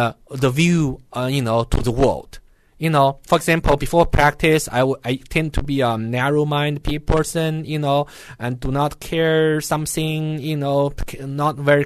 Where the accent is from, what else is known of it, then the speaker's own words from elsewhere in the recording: China; English is a second language; now in United States; Well, and when I was in China, I was